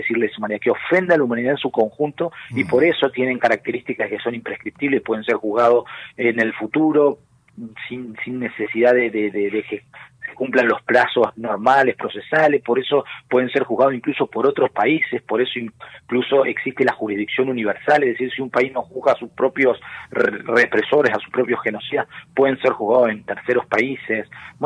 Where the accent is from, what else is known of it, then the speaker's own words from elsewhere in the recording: Argentina; si hay algo que nosotros reivindicamos y debemos sentirnos orgullosos como argentinos y argentinas